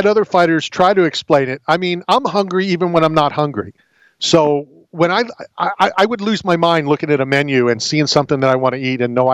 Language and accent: English; St. Petersburg, Florida, United States; also born or lived in Philadelphia; I'm from Philly. I grew up in St. Pete, Florida.